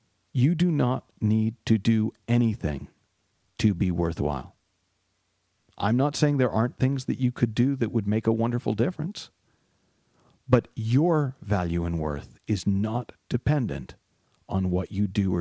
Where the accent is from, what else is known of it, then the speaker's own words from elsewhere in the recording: United States; I knew they had a little thing about my being American over there.